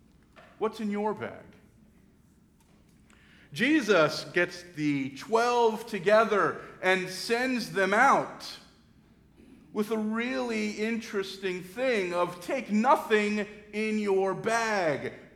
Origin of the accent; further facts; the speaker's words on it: New York City, New York, United States; as a young African-American male growing up in New York City in the late 80s and early 90s.